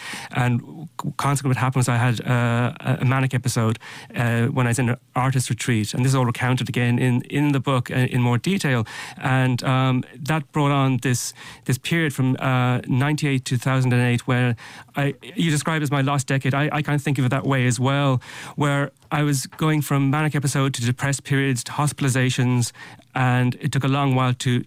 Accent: Ireland; also born or lived in London; A couple of years in Tralee, County Kerry. I was born in London. My family moved back, they're Irish, and moved back to Ireland when I was a babe in arms.

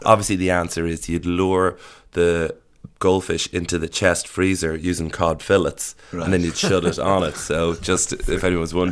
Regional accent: Ireland; I'd say growing up in Ireland, there isn't very much danger.

